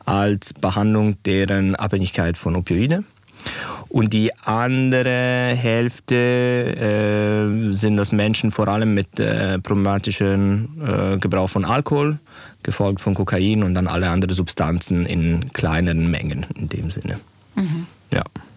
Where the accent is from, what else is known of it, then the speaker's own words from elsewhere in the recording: Italy; moved away as an adult; now in Switzerland; Ich bin in Italien aufgewachsen. Ich bin halb Italiener, halb Deutscher und ich habe dort auch mein Medizinstudium abgeschlossen, bin dann in der Schweiz umgezogen